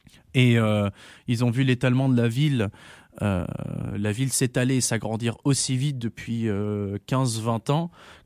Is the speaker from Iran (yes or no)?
no; France; now in Canada; ce qui manque énormément en vrai au Québec en tant que Français et qu'Européen